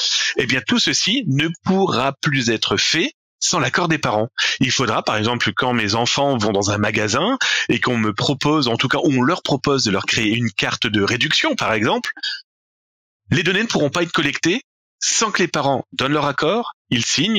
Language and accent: French; France; parce qu'on prend par exemple chez nous en France